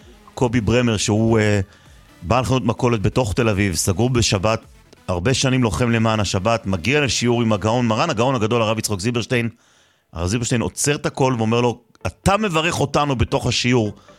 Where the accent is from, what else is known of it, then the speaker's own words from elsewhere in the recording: Jerusalem, Jerusalem District, Israel; אחי, אני ירושלמי